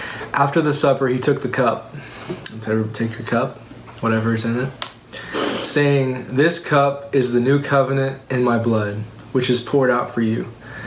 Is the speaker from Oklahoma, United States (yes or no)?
yes; Oklahoma, United States; because we're from Oklahoma and we drink sweet tea.